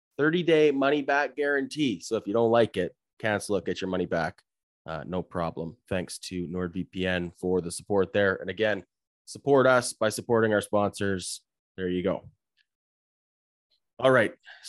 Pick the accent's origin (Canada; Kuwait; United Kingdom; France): Canada; As Canadian baseball fans, we're no one to speak on who's a contender.